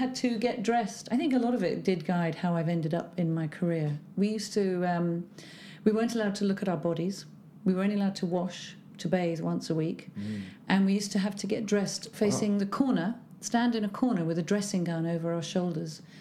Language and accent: English; Chelsea, London, United Kingdom; I was born in Chelsea, actually. So every time I walk from Victoria to try yoga, it's a journey through my childhood.